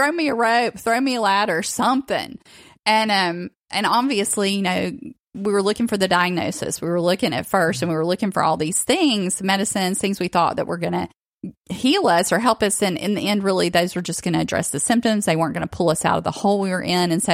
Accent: the South, United States; I mean, I grew up in the South. Look, I mean, oil was my middle name. We fried everything.

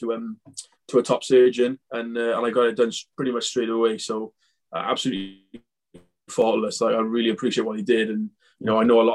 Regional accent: Wales, United Kingdom; that's what I'm used to from Wales anyway.

